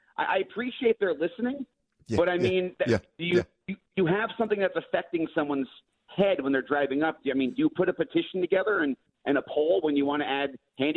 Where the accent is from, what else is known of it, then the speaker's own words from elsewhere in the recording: Albany, New York, United States; I'm from Albany originally, actually.